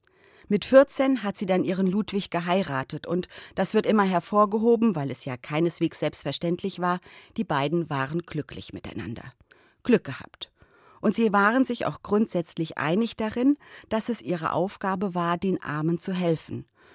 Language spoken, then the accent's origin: German; Hesse, Germany; Als Hessin bringe ich sie natürlich immer mit Marburg in Verbindung